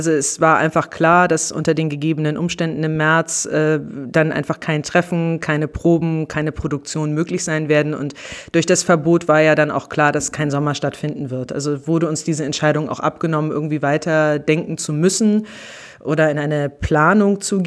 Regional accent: Rügen, Mecklenburg-Vorpommern, Germany; Ich bin auf der Bühne, auf der Naturbühne Ralswiek aufgewachsen, seit meinem 9. Lebensjahr auf Rügen und somit auch Störtebeker, bin ich mit Störtebeker groß geworden. Und ja, jetzt bin ich fast 38 Jahre alt

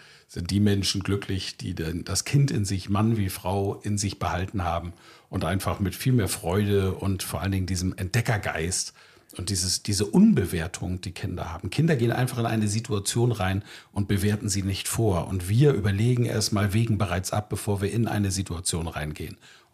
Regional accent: Germany; Wir Deutschen

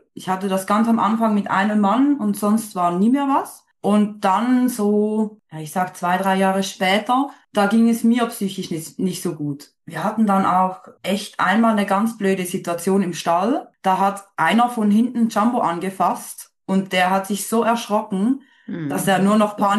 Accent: Switzerland; Ich komme aus der Schweiz. Ich selbst bin 27, genau.

